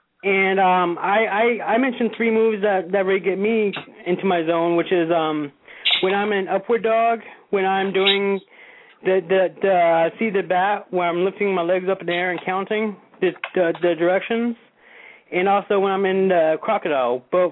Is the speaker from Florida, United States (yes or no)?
no; New Jersey, United States; Because since we're both from Jersey, I'm in North Jersey, he's in South Jersey.